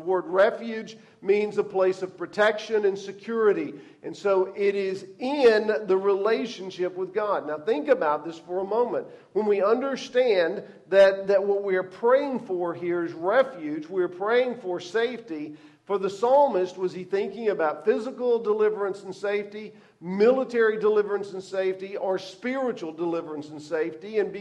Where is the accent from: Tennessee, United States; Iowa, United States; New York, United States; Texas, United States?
Texas, United States; Now, I didn't grow up in a soccer environment. I grew up in East Texas. In East Texas, in the 70s, soccer was something that communists played.